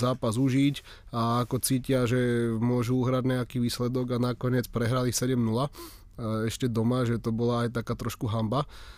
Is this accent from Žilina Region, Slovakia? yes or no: yes; Žilina, Žilina Region, Slovakia; ja som zo Žiliny